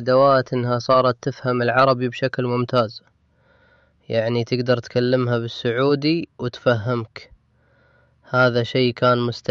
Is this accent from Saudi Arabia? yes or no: yes; Saudi Arabia; وين نشوف الذكاء الاصطناعي في حياتنا اليومية كسعوديين؟